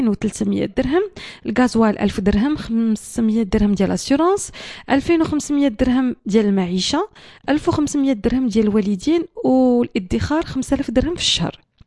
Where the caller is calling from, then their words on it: Casablanca, Casablanca-Settat, Morocco; نعم هذه حسنا من الدار البيضاء انا موظفه